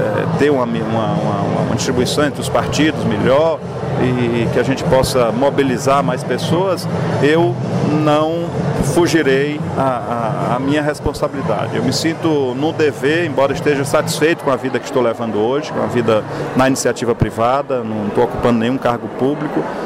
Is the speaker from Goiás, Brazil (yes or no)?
no; Sobral, Ceará, Brazil; muitas oportunidades que foram dadas pelo povo da minha terra, Sobral, que me elegeu duas vezes prefeito, pelos meus conterrâneos cearenses